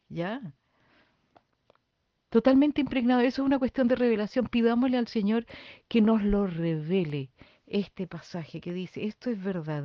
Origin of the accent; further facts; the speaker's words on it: Chile; moved away; Yo cuando me fui de Chile, estuve un año en Argentina y en un momento dado tenía los zapatos rotos.